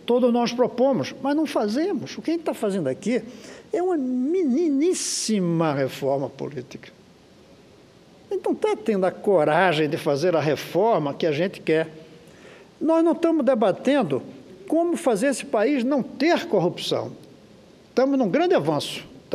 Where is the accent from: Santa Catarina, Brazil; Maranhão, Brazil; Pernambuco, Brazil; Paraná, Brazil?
Pernambuco, Brazil; born there; moved away; e não de Pernambuco, onde eu nasci, ou do Distrito Federal, onde eu escolhi viver faz 35 anos.